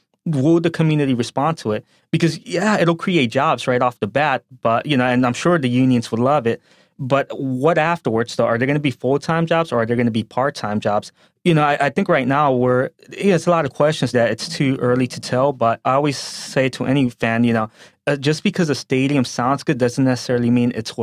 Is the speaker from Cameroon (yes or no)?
no; United States; I am an American. I am proud of my Latino heritage